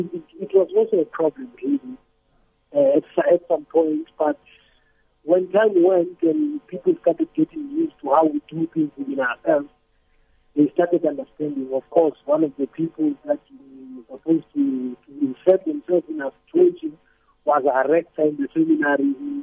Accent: South Africa; But they have old music, and sometimes I feel like as a South African, what are they playing for who?

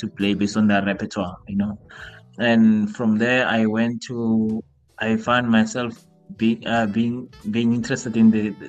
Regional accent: Bloemfontein, Free State, South Africa; So where I grew up in Bloemfontein, the sound of music is church

